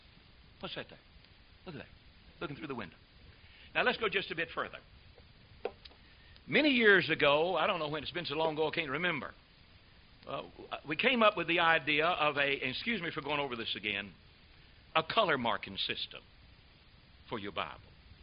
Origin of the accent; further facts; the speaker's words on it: United States; I'm an American. I'm a missionary. I'm returning home.